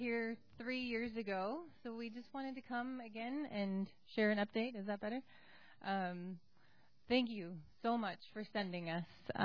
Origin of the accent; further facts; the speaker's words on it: Glendale, Arizona, United States; I was born and raised in Arizona, in Glendale. I went to school in Flagstaff, and this is home. My family is all here.